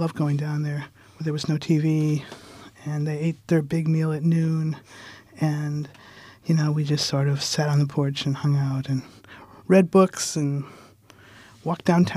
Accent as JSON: {"language": "English", "town": "Chicago", "region": "Illinois", "country": "United States", "tie": "born or raised there", "said": "I was born in Chicago quite a long time ago, in the middle of the last century. And, I grew up in the city, but my mother was from a small town in Illinois, so I would spend a lot of my summers down there with my very old grandparents"}